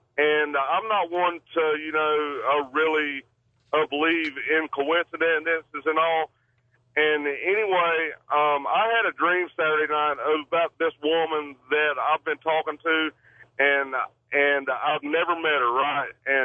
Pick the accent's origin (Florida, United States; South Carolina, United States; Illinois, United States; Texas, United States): South Carolina, United States; Greenville; I'm in Kentucky right now. I'm from Greenville, South Carolina. I'm from Greenville, South Carolina.